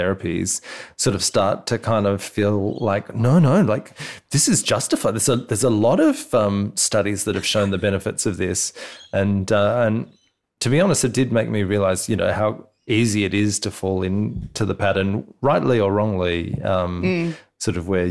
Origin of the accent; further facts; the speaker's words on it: Canberra, Australian Capital Territory, Australia; in Canberra, my hometown as well.